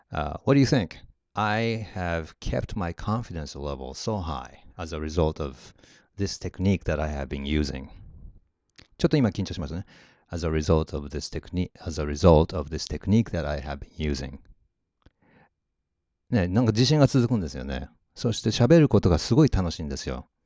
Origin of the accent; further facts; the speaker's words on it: Japan; Spanish is a second language; moved away as an adult; also born or lived in Mexico City, Mexico; now in United States; soy de Japón. Yo vivo en los Estados Unidos con mi esposa y un perro. Trabajo como una analista en el firma Borg Consulting. Yo estudié español en la Ciudad de México hace 25 años.